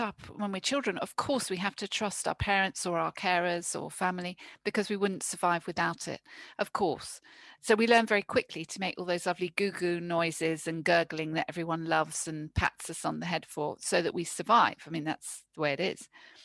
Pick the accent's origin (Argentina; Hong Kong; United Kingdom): Hong Kong; born there; I was born in Hong Kong, and we'd come over to visit my granny in England.